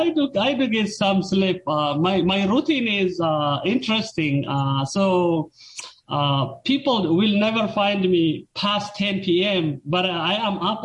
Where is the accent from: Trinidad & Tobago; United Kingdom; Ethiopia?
Ethiopia; Tigray; moved away as an adult; now in United States; Originally, like you indicated at the top of the show, I am from the Tigray region of Ethiopia. I came to the United States as a PhD student in 2001, just right before September 11, 2001. Mm-hmm. I have been here since then.